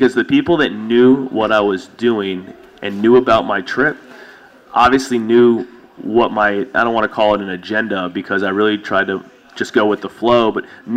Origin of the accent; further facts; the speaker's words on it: Charlottesville, Virginia, United States; No, I'm actually from Charlottesville.